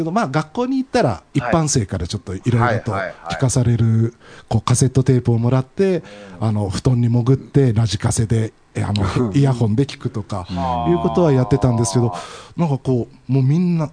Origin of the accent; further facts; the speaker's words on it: Nagasaki, Japan; そうですね、長崎出身なんですけど